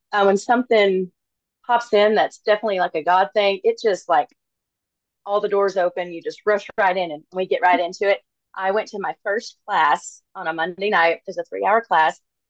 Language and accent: English; Dexter, Missouri, United States; I am originally from Dexter, Missouri. It's the southeast corner of Missouri